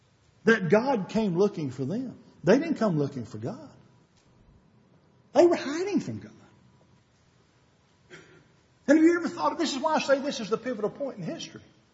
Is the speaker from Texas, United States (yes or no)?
no; Ball Knob, Arkansas, United States; I can remember as a kid growing up in Ball Knob, Arkansas. That's a big place, folks.